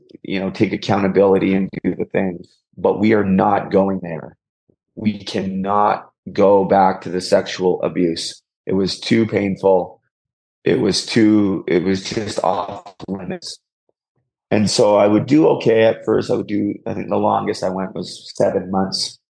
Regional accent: Port Coquitlam, British Columbia, Canada; I was with my friend, and I'm from Port Coquitlam, which is about 25, 30 minutes east of Vancouver.

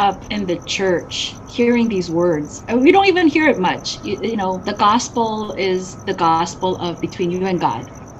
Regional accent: United States; also born or lived in South Korea; the way that we met in Korea. A place that I was born, but a place that I felt disconnected from growing up in America, feeling very assimilated.

